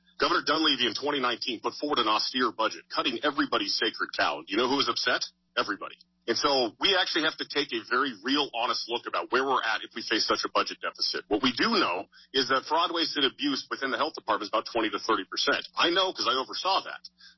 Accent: Anchor Point, Alaska, United States; I grew up in Anchor Point, fished on the Anchor River.

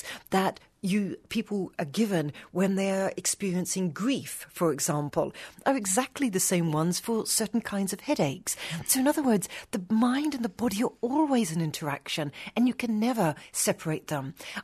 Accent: Haiti; also born or lived in New Zealand; I grew up in Haiti. I'm a New Zealander, but I grew up in Haiti.

